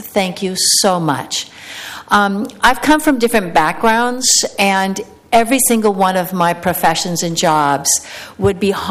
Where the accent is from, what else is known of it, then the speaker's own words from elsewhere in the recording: Bend, Oregon, United States; also born or lived in Klamath Falls; I grew up in Bend and Klamath Falls.